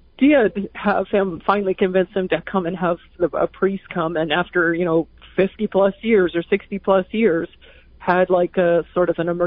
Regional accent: Canada; moved away as an adult; now in United States; I'm from Canada.

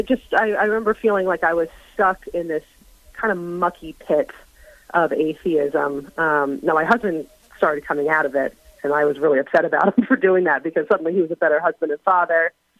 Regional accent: Bible Belt, United States; I was surrounded by a lot of non-denominational Christians growing up in the Bible Belt.

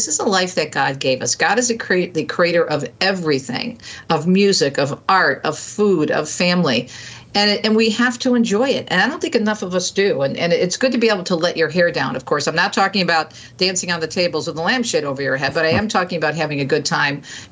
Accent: Michigan, United States; also born or lived in East Coast; I was born on the East Coast, raised in Michigan.

